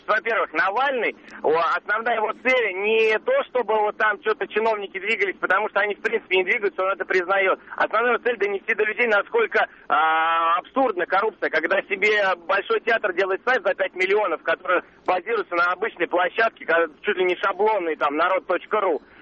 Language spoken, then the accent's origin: Russian; Moscow, Russia; я из Москвы.